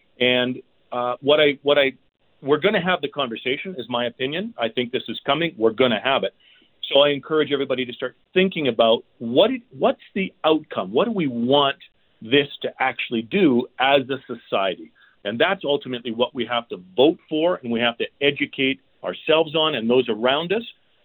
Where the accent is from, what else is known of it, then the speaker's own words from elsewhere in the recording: Canada; As a Canadian, how do we feel about that?